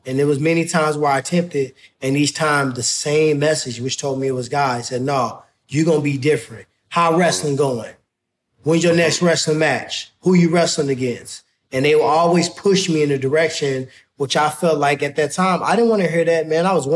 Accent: Ferguson, Missouri, United States; So for me, growing up in Ferguson is everything to me.

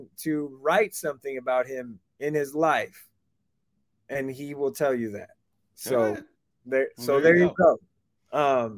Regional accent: Tulsa, Oklahoma, United States; I grew up in Tulsa.

